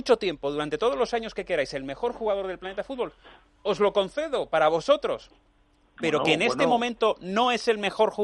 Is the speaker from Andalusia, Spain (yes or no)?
yes; Andalusia, Spain; Yo soy andaluz.